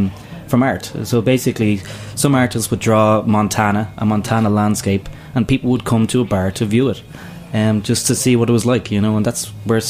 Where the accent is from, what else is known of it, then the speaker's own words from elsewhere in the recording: Ireland; I'm Irish, so I brought you three different kinds of beer.